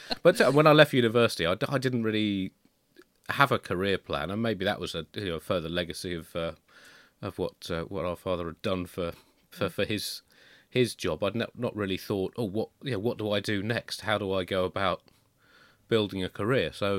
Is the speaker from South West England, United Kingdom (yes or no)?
no; Tunbridge Wells, South East England, United Kingdom; I grew up in Tunbridge Wells, which was about the most conservative place that you can grow up in the 1980s.